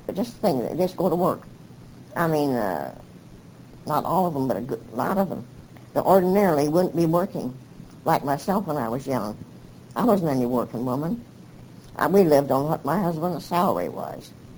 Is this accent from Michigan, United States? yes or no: no; California, United States; also born or lived in Long Beach; And, of course, I came from Los Angeles County. And there's plenty of stuff about Los Angeles County.